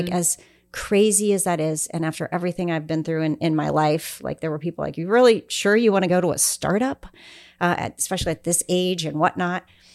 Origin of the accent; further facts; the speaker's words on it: Missouri, United States; It's now called Truman State University. Oh, yeah. I'm from Missouri.